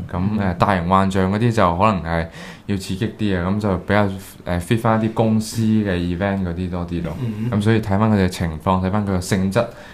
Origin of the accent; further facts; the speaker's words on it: China; 我哋自己都好氣憤嘅，即係作為中國人一部分。